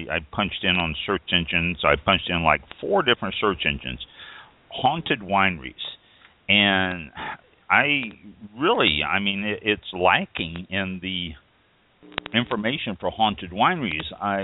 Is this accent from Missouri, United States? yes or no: yes; Missouri, United States; I was born and raised in Missouri, and I never knew that.